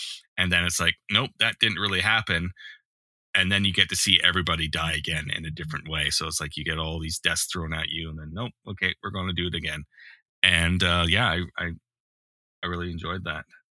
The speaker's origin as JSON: {"language": "English", "town": "Victoria", "region": "British Columbia", "country": "Canada", "tie": "born or raised there", "said": "The first Final Destination was filmed in my hometown of Victoria and for a good part."}